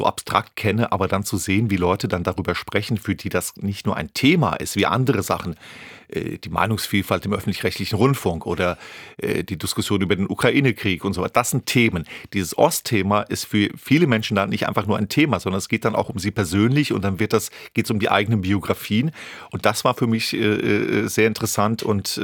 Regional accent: West Germany, Germany; Also der Abend zum Beispiel für mich auch als Wessi

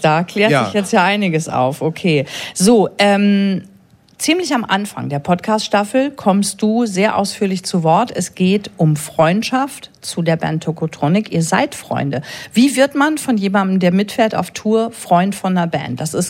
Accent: Münster, North Rhine-Westphalia, Germany; In meiner Heimatstadt Münster sagt man immer, Fahrräder kommen nicht nur von rechts und links, sondern im Zweifel auch von oben.

